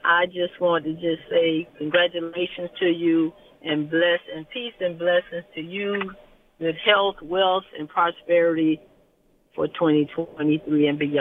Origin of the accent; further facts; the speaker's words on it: Jacksonville, Florida, United States; now in Fort Worth, United States; And I'm from Jacksonville, Florida. So I was there. I'm just coming back, getting back here to Fort Worth tonight